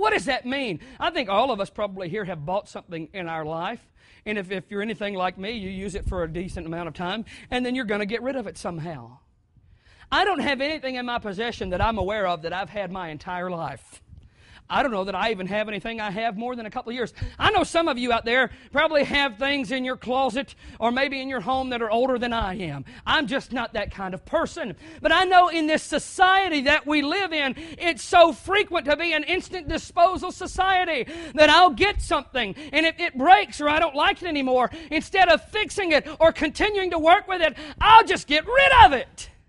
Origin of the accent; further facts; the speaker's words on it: the South, United States; I've heard this said all my life. I grew up in the South, so this is how they say it.